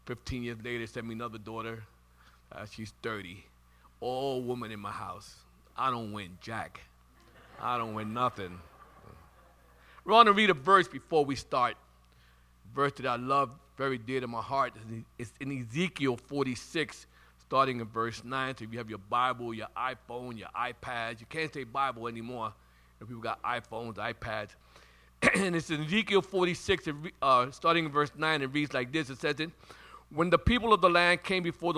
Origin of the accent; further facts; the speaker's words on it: Brooklyn, New York, United States; now in Staten Island, United States; I'm from Brooklyn. I'm from Brooklyn. We got to get that straight. People say, you've been living in Staten Island for 40 years. So what? I'm from Brooklyn. That's where I'm from.